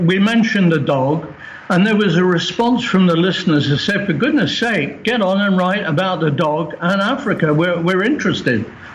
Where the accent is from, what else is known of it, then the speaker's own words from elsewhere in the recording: Guernsey; previously, I come from Guernsey